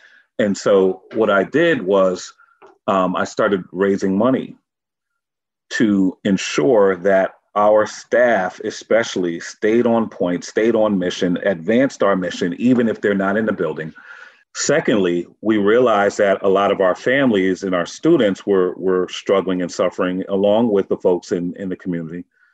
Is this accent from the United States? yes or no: yes; Norwalk, Connecticut, United States; The one solace that I had was a place called the Carver Community Center. I'm from Norwalk, Connecticut. And that community center really raised me.